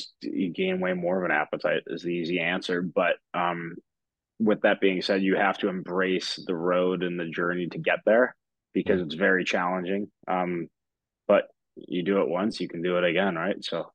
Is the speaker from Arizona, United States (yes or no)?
yes; Scottsdale, Arizona, United States; born there; I was born in Arizona. I was born in Scottsdale, and that was a big part of my hockey falling in love with the game.